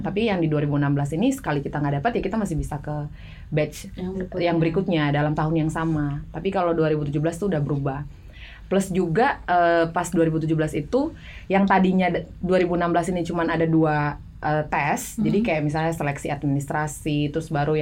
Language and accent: Indonesian; Siau, North Sulawesi, Indonesia; karena gue dari Siau, dari Sulawesi Utara